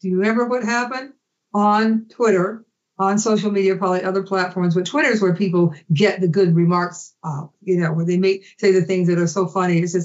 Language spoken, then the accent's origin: English; Cleveland, Ohio, United States; But do I build a politic based upon growing up in Cleveland, you know, as a twin, you know, on East 132nd Street?